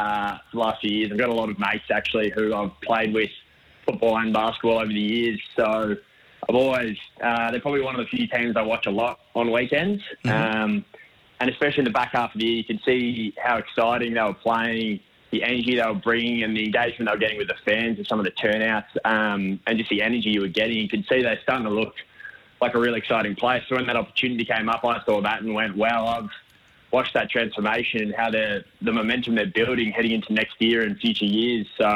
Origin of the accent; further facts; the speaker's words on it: northern Italy, Italy; I grew up saying Pitonet. It's what my nonno has always ingrained in me, but I'm from Northern Italy.